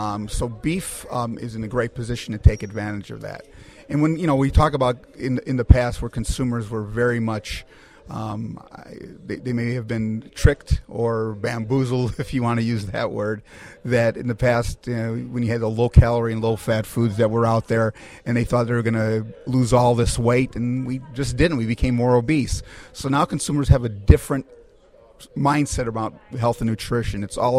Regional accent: Chicago, Illinois, United States; You know, I'm from Chicago, and we talk about the slider, which is the White Castle hamburger, a small burger.

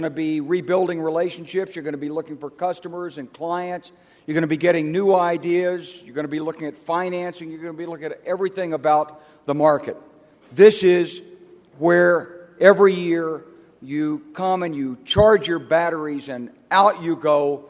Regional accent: Little Rock, Arkansas, United States; I grew up in Little Rock, Arkansas. I was 5 years old when the Korean War started

